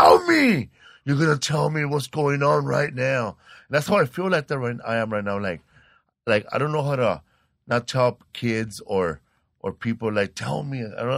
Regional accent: Sinaloa, Mexico; It was like I'm from Sinaloa, Mexico, right?

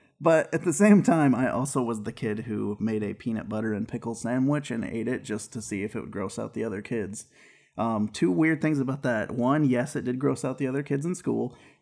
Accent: West Coast, United States; So we're from the West Coast.

